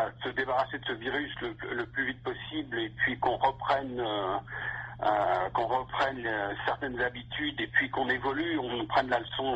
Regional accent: France; now in Canada; il y a quelque chose de particulier hein, quand on est français

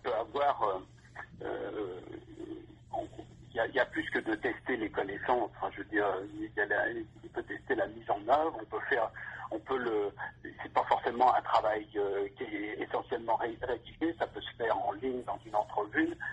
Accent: France; now in Canada; il y a quelque chose de particulier hein, quand on est français

